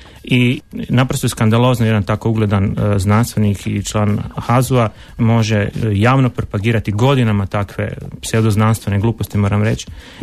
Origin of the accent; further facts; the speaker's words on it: Međimurje County, Croatia; to se desilo od svih škola baš u onoj kojoj sam ja išao kao klinac u Međimurju.